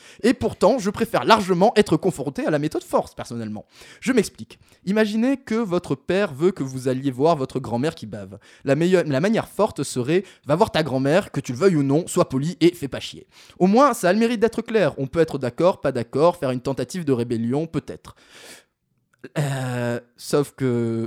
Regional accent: Toulouse, Occitanie, France; Ah, j'ai pas passé qu'un peu de temps à Toulouse, je viens de Toulouse, j'ai presque versé une larme

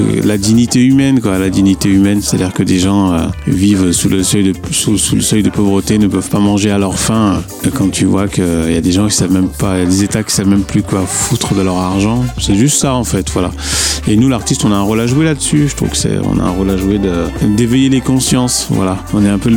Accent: Lyon, Auvergne-Rhône-Alpes, France; mais avec des musiciens de mon bled, qui est Lyon

